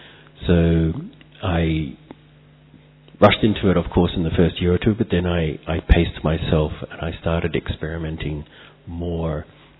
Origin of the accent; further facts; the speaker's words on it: Australia; now in India; from Australia originally. So I spend most of my time in Shantivan now doing service.